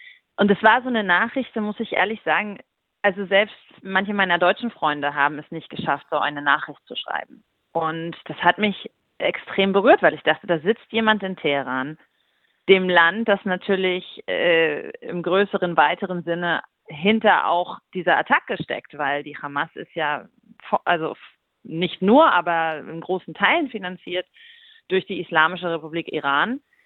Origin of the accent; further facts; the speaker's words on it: East Germany, Germany; Und ich glaube, dass man als Deutsche, die ich ja bin, auch, wir sind quasi jetzt die dritte Generation nach zwei Diktaturen, also als Ostdeutsche.